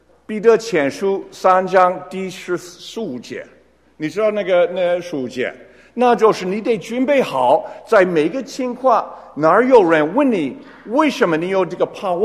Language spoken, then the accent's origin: Chinese; Taiwan; Chinese is a second language; 我记得在台湾长大的时候，我学过一个怕太太的这个事